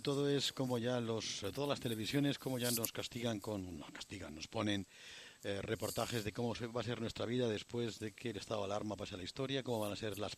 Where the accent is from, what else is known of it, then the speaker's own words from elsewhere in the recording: Spain; lo tocores que somos ingenuamente los españoles